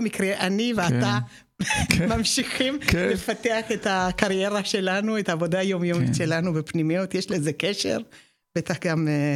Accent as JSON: {"language": "Hebrew", "country": "Ethiopia", "tie": "born or raised there", "moved": "yes", "lives_now": "Israel", "said": "אני גדלנו בבית ציוני, שחלם להגיע"}